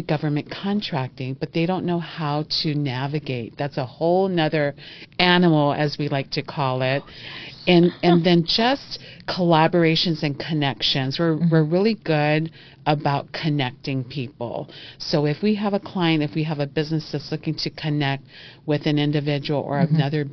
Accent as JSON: {"language": "English", "region": "Hawaii", "country": "United States", "tie": "born or raised there", "lives_now": "Las Vegas, United States", "said": "Well, I'm an island girl, as I like to refer myself to. I'm originally from Hawaii."}